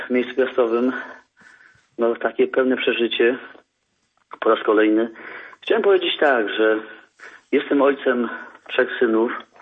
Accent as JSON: {"language": "Polish", "region": "Subcarpathian Voivodeship", "country": "Poland", "tie": "born or raised there", "said": "Ja po prostu pochodzę z środowiska ciężkiego i kiedy dzisiaj wracam do swojej miejscowości, bo mieszkałem w województwie tarnowrzeckim, byłem"}